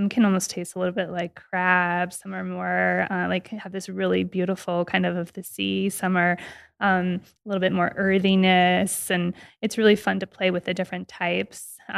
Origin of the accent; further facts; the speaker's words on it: Las Vegas, Nevada, United States; So I'm born and raised in Las Vegas. Both my parents were born here.